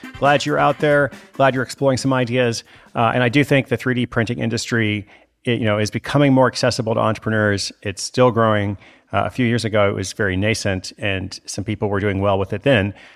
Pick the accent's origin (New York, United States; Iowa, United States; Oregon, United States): Oregon, United States; Portland; I'm actually in Portland, Oregon, my hometown, tonight.